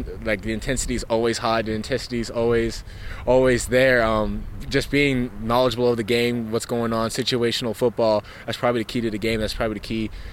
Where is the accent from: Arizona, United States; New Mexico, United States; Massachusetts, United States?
Arizona, United States; I mean, I'm from Arizona, so I'm not far.